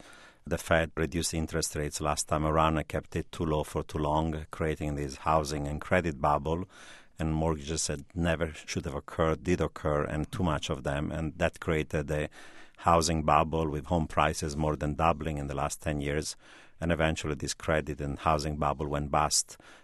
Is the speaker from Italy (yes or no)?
yes; Italy; moved away as an adult; also born or lived in Turkey / Iran / Israel; now in United States; Yes, I'm quite international. My background, born in Turkey. A family is a Jewish family from Iran, so went from Turkey to Iran to Israel and then grew up in Italy, ended up in the U.S. for graduate school.